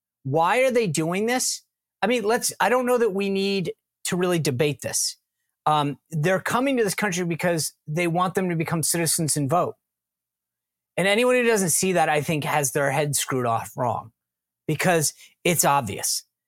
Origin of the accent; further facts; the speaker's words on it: Rhode Island, United States; I grew up in Rhode Island. It's about 1 million people.